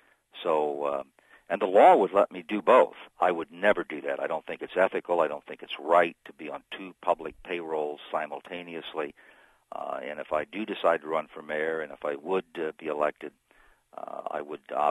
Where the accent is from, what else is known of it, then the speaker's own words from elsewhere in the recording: Danville, United States; Danville's my hometown. I love it very dearly